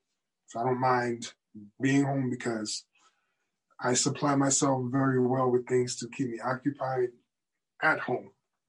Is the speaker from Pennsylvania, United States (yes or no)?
no; New Rochelle, New York, United States; New Rochelle, New York.